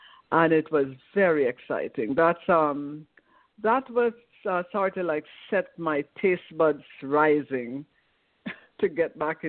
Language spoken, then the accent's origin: English; Guyana; when you say I'm from Guyana, many people hear Ghana.